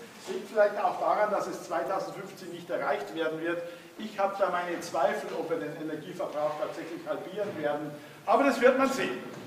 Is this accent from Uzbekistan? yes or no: no; Bavaria, Germany; Und als Bayer habe ich gerade so verstanden, was das vielleicht sein könnte, hatte aber 0 Ahnung.